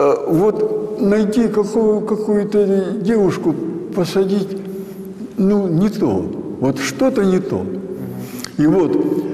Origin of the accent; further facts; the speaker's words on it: Kostroma, Kostroma Oblast, Russia; Я сам волжанин, костромич. И, то есть, вырос на Волге.